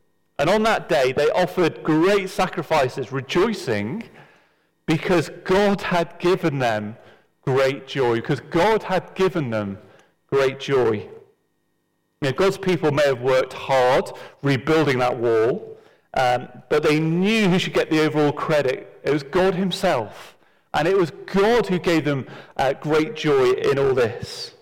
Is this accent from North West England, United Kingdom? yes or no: yes; North West England, United Kingdom; I used to live about a mile away from my hometown team of Tranmere Rovers.